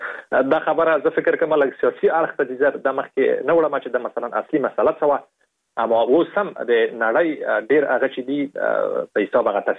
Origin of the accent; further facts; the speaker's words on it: Afghanistan; په دې باندې می لیکلی وو چې زه د افغانستان یم